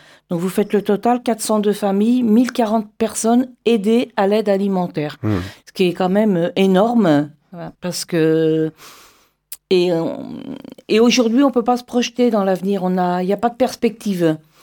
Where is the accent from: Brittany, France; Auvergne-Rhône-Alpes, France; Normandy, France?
Brittany, France; now in Landes, France; je suis arrivée dans les Landes le 13 juillet 2014. Donc, vous voyez, je suis landaise depuis peu. Ah, je suis bretonne à l'origine.